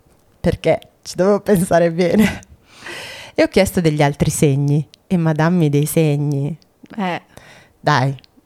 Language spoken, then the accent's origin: Italian; Emilia-Romagna, Italy; io, essendo romagnola, io dico sempre per tutti i romagnoli